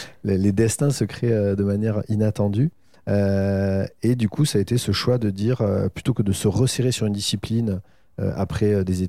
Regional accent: Villefranche-de-Rouergue, Occitanie, France; quand j'ai grandi en Aveyron, dans une petite ville qui s'appelle Villefranche-de-Rouergue

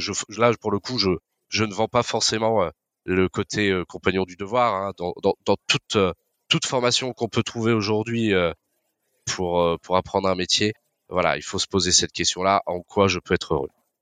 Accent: Brittany, France; je suis breton à la base.

